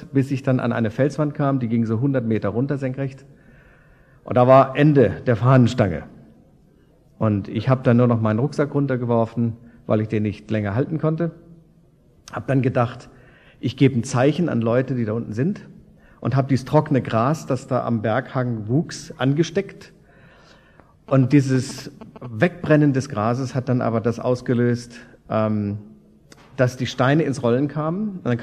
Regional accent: Hanover, Lower Saxony, Germany; born there; Und ich bin Flachland-Tiroler, gebürtiger Hannoveraner.

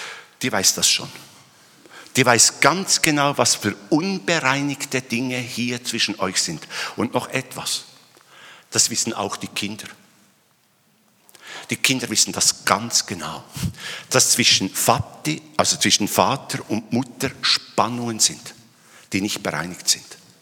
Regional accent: Bern, Switzerland; Ich konnte ja warten und ich bin ja Berner, ich bin etwas langsam und so.

